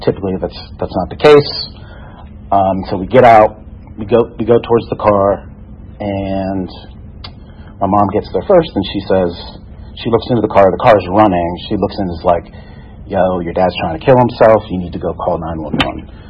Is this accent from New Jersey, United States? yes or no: yes; New Jersey, United States; Passed me into fourth grade, between, you know, in where I grew up in New Jersey.